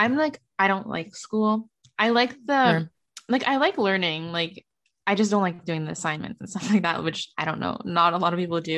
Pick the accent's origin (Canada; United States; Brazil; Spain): Canada; So I need to get like a internship visa to be able to work and make money in the States as a Canadian.